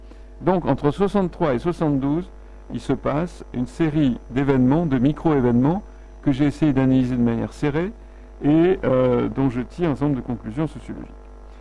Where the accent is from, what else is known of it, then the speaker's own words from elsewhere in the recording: Algiers, Algiers Province, Algeria; puisque moi-même je suis de Babelwed